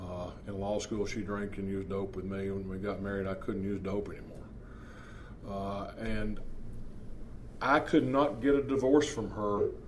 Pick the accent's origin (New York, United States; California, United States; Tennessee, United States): Tennessee, United States; I didn't like the reputation that some lawyers had in my hometown. My hometown was dry, and they hung out in Johnson City where the university was